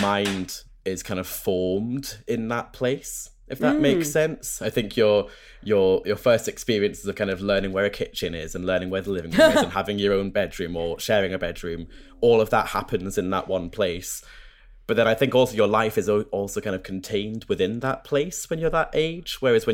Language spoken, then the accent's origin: English; Scotland, United Kingdom; accent: middling Scottish; also born or lived in Newcastle; I was actually born in Newcastle, but brought up in Scotland. So I've got like a bit of a lilt.